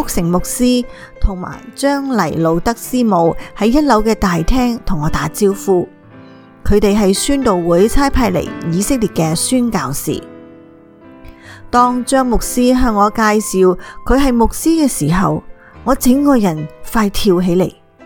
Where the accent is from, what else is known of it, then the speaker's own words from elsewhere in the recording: China; born there; 我喺中国出生，从小喺父亲头上三尺有神灵嘅敬天教导下成长。